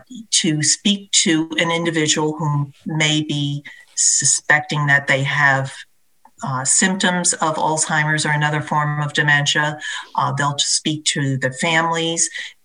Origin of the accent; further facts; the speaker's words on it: United States; I'm Italian American, so I understand that whole cultural thing coming into it and saying, we'll take care of it.